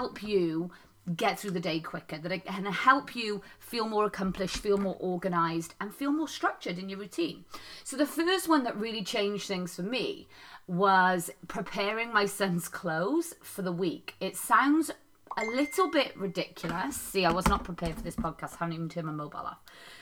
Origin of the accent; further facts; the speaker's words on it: Wales, United Kingdom; We're Welsh, so we use the word kutchy, which means comfortable.